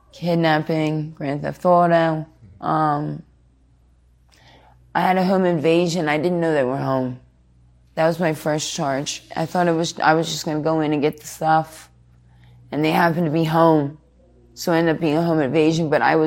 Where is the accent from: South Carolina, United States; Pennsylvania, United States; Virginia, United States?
Pennsylvania, United States; Phoenixville; Originally from Phoenixville, Pennsylvania.